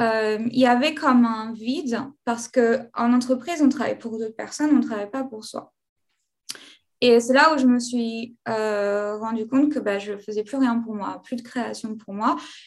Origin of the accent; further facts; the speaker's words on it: France; now in Stockholm, Sweden; Je suis française, je travaille en Suède